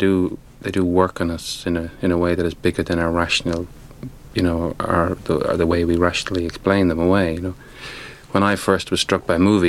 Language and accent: English; Dublin, Leinster, Ireland; also born or lived in Roscommon; I mean, my father, we came from Roscommon, a small farm in Roscommon. He just moved to Dublin, you know, when I was born, you know, so that this kind of peasant thing is still quite strong, and even if you grew up in Dublin.